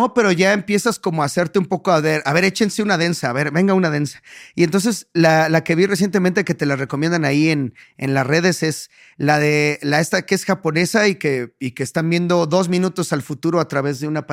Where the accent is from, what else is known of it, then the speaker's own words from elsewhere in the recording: Chimalhuacán, State of Mexico, Mexico; Miren, yo crecí en Chimalhuacán